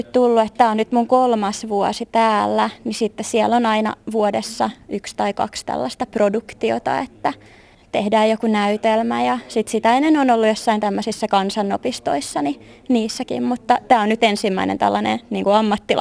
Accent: Helsinki, Uusimaa, Finland; now in Vaasa, Finland; mähän olen Helsingistä päin kotoisin, mutta mä oon nyt täällä Vaasassa tuolla Yrkeshögskolan Noviassa, siis ammattikorkeakoulussa, joka on ruotsinkielinen. Opiskelen siellä draamaa ja teatteria.

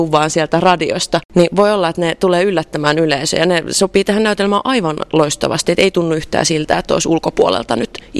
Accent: Hollola, Päijät-Häme, Finland; also born or lived in Lahti; now in Vantaa, Finland; No, mä olen kotoisin Hollolasta, viettänyt nuoruutta Lahdessa. Nykyisin asun Vantaalla ja vaikutan pitkin pääkaupunkiseutua ja Etelä-Suomea.

